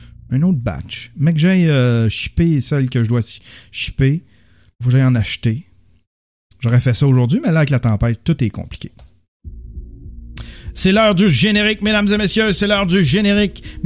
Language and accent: French; Rouyn-Noranda, Quebec, Canada; Puis il n'y a pas à dire, je viens de l'Abitibi, tu sais. Je viens de Rouyn.